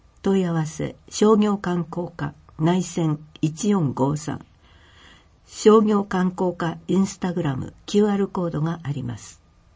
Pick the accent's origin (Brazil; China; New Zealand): New Zealand; Japanese is a second language; now in Japan; しかし私の出身国ニュージーランドではお正月といえばキャンプやパーティー、そして花火です。